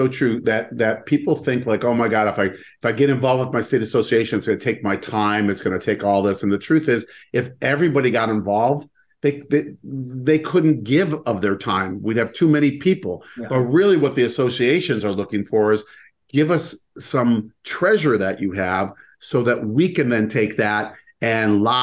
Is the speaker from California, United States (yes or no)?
yes; San Diego, California, United States; Because San Diego is my hometown, and we had to find a restaurant to be able to hold that.